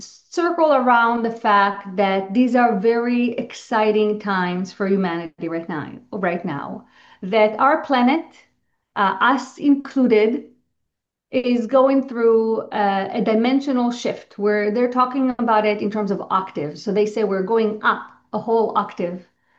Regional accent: Israel; born there; English is a second language; I had no good concept of who Yeshua was because I was born in Israel. I just didn't grow up with that context, with that knowledge.

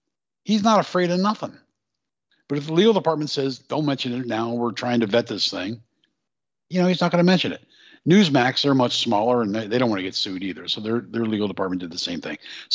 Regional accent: Pennsylvania, United States; he wants to represent the Commonwealth of Pennsylvania in the Senate, which, by the way, is my home state, and I still own property there.

